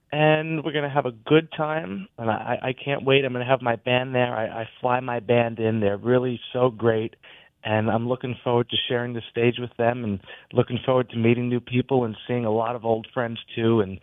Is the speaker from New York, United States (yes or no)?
yes; New York, United States; So I grew up in Westchester, New York, and I've been to Pittsburgh many times now.